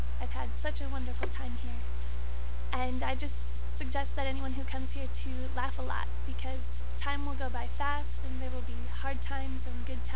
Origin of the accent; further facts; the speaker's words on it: United States; now in Nagoya, Japan; I am from the United States. I study at St. Olaf College in Minnesota.